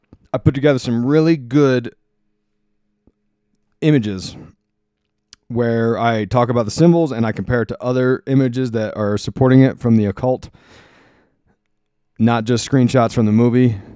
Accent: Lancaster, Pennsylvania, United States; I grew up in Lancaster, PA, which is, I feel like Lancaster's got a surlier bunch than New York City.

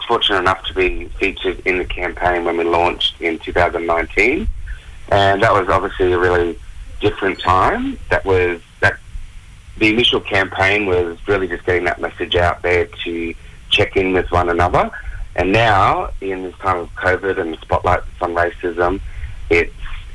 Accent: Alice Springs, Northern Territory, Australia; I'm Pittenjetta Yankinjetta and Puttam. I'm from Central Australia.

